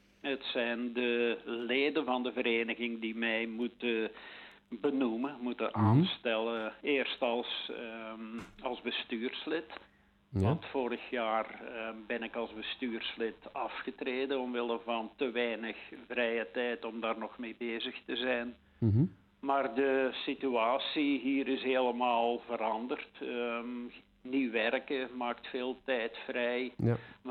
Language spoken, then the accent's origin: Dutch; Merksplas, Flanders, Belgium; Ja, ik ben iemand uit Merksplas.